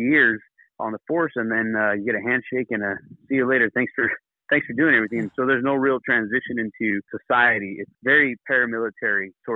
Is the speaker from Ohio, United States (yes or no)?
no; Columbus, New Mexico, United States; also born or lived in Deming; But yeah, I was born in Deming. And if you go a little further south, there's a smaller town called Columbus, New Mexico. And that's actually where I'm from.